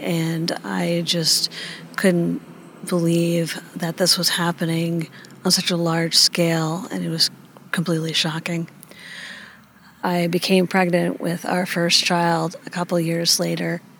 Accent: Montpelier, Vermont, United States; I'm from Montpelier, Vermont.

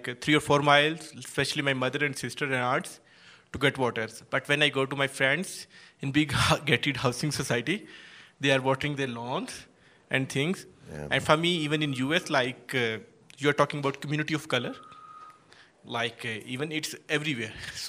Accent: Lahore, Punjab, Pakistan; I'm from Lahore, Pakistan. So my community, it is nomad and gypsies

